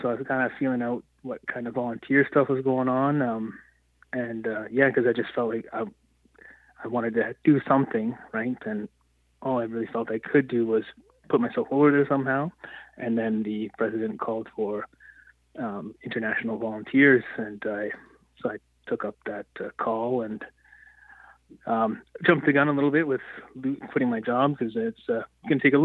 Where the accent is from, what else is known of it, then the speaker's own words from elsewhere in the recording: Prince George, British Columbia, Canada; also born or lived in Fraser Lake; I grew up, was born and raised in Prince George and Fraser Lake for the first half of my childhood, and came down to Powell River, Sunshine Coast area, and pretty much been down this way or Victoria since then.